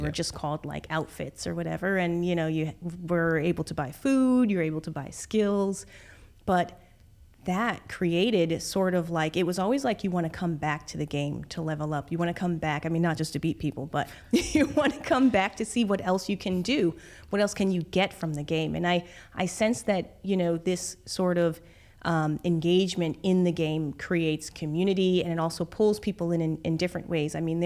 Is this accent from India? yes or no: no; Connecticut, United States; also born or lived in China / Singapore; now in Dubai, United Arab Emirates; So I was raised in Connecticut, grew up in a very rural farmland sort of environment, and then ventured out to China and spent some time in Singapore, and now I'm here in Dubai.